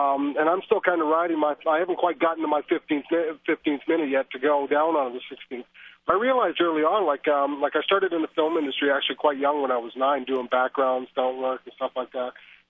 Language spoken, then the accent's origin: English; Calgary, Alberta, Canada; now in Idaho, United States; Well, actually, I'm down in southern Idaho right now, but I'm from Calgary, Alberta.